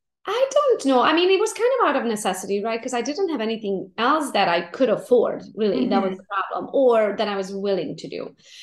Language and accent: English; Romania; I'm from Romania originally and my whole family is back home, right?